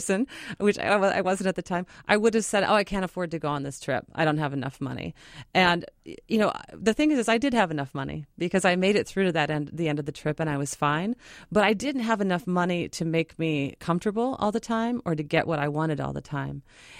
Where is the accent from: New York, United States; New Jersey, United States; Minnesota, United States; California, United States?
Minnesota, United States; I grew up in Minnesota. Lake Superior is this astounding body of water.